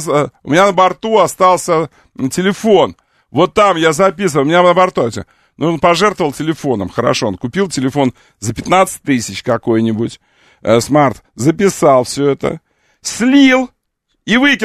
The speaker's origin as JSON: {"language": "Russian", "country": "Ukraine", "said": "Я могу так говорить, извините, потому что я сам украинец."}